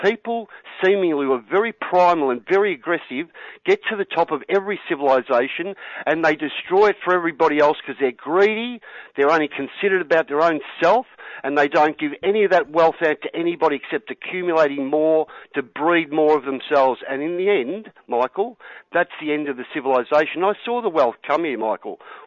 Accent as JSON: {"language": "English", "country": "Australia", "said": "I'm an Australian. That's what Australians do."}